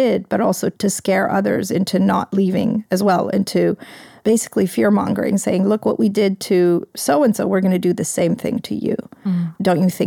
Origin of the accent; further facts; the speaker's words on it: Afghanistan; Well, I'm from Afghanistan